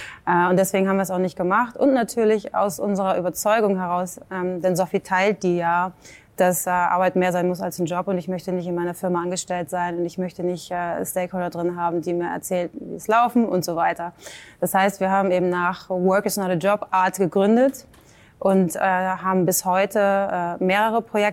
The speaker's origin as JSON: {"language": "German", "region": "Hamburg", "country": "Germany", "said": "ich bin aus Hamburg"}